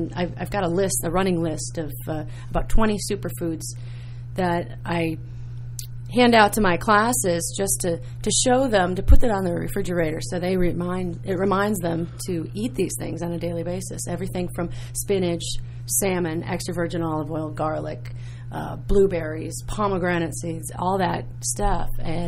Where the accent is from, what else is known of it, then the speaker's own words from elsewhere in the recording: Minnesota, United States; Well, I grew up in Minnesota, and we were, meat, potatoes, vegetables from the garden, normal Midwest family